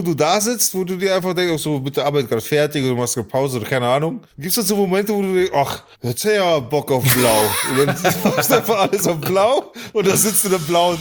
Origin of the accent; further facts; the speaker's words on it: Bavaria, Germany; Das ist das Land, das war bei uns in Bayern tatsächlich, glaube ich sogar.